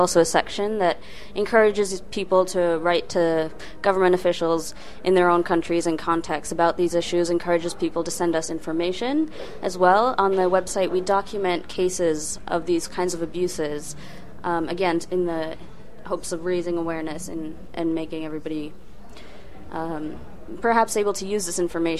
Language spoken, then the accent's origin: English; Montreal, Quebec, Canada; I'm from Canada.